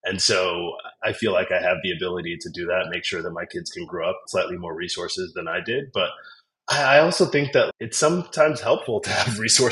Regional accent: Chicago, Illinois, United States; I grew up in Homewood, Flossmoor. So I grew up in Chicago.

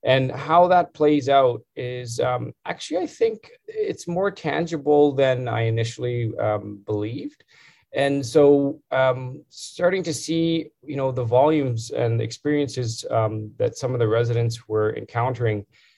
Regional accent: Calgary, Alberta, Canada; now in Edmonton, Canada; I grew up in Calgary, so I'm a Calgary boy. I spent my high school and undergrad there.

